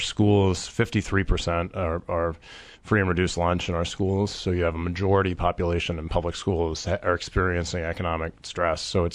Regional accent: Virginia, United States; Well, I grew up in Arlington County.

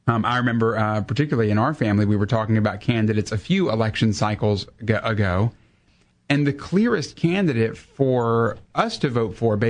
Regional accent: United States; I'm so thankful by God's grace I'm an American.

